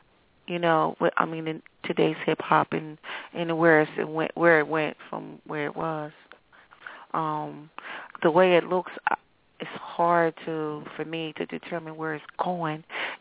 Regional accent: Wilmington, Delaware, United States; I'm from Wilmington. I'm from Wilmington, Delaware.

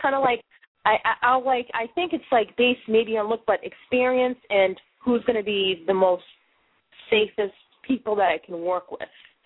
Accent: Boston, Massachusetts, United States; accent: Boston; now in Maine, United States; Yeah, I'm a real Boston girl. You know, can you tell the accent? My accent, you know, it's never going to go away. I've been in Maine for almost 4 years now. There's no people from Boston here.

